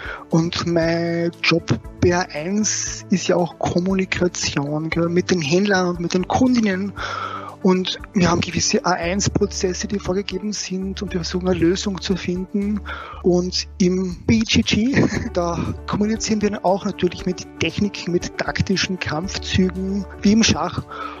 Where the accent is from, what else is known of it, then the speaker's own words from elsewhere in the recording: Carinthia, Austria; moved away as an adult; ich komme ja eigentlich aus Kärnten. Irgendwann mal ging es dann nach der Matura nach Wien zum Studium